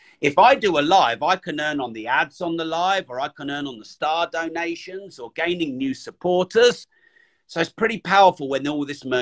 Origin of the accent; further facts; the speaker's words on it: United Kingdom; The thing is, I'm British. And so being British